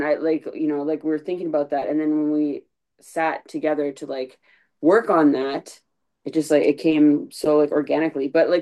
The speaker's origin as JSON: {"language": "English", "region": "Saskatchewan", "country": "Canada", "said": "And I'm actually from Saskatchewan, so I'm really excited."}